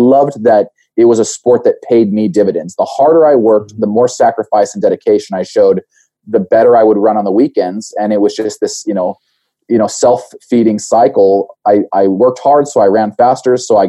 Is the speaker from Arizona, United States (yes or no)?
no; Boise, Idaho, United States; also born or lived in Blytheville, Arkansas; I was born in Blytheville, Arkansas on an Air Force base. My dad was a surgeon in the Air Force, but I was actually raised from the ages of 3 to 18 in Boise, Idaho. So that's what I call home